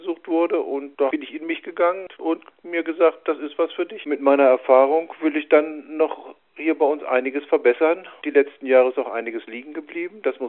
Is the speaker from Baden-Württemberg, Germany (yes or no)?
no; Bad Sachsa, Lower Saxony, Germany; also born or lived in Bad Lauterberg; bin geboren in Bad Lauterberg, aufgewachsen und lebe im Ortsteil der Stadt Bad Sachsa, im Ortsteil Steinach. Bin 56 Jahre alt